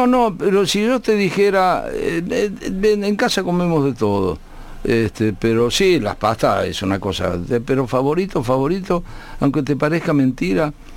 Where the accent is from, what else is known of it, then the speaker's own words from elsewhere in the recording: Buenos Aires, Argentina; yo soy del barrio de Retiro.